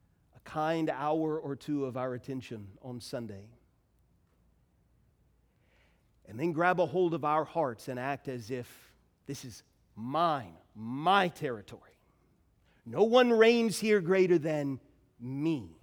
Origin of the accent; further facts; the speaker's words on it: Nashville, Tennessee, United States; the house, thanks to Google, where I grew up in Nashville, Tennessee, 2818 Hody Drive. What a name for a street, Hody Drive, on the east side of Nashville.